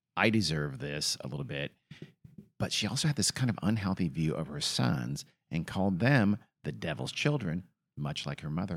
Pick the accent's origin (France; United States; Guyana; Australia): Australia; I'm Australian, it's Sheila in Australia